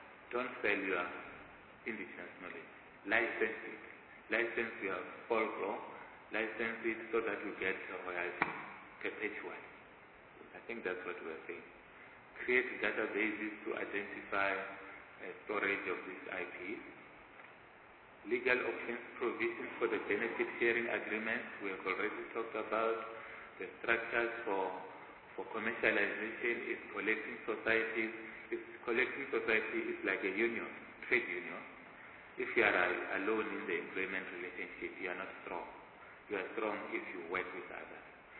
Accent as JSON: {"language": "English", "region": "Limpopo", "country": "South Africa", "said": "I come from Limpopo, the farmers where I come from, farmers in fact generally, these are the Afrikaners speaking people"}